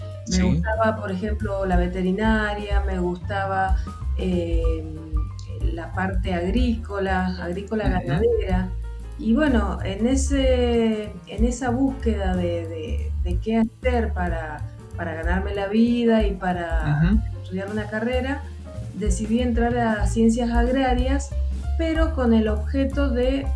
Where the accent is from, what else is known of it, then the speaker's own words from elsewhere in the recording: Mendoza, Argentina; yo nací en Mendoza, me crié en una familia del lugar